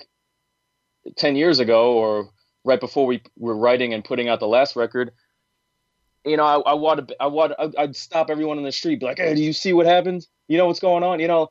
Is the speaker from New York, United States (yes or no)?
yes; Long Island, New York, United States; I grew up in Long Island in New York